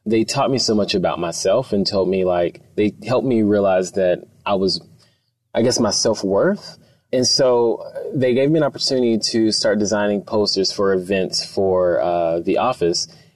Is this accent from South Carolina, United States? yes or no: yes; South Carolina, United States; also born or lived in Texas; now in Seattle, United States; Yeah, so I am from South Carolina, where, you know, studied undergrad in design and just found my way going through the country to Texas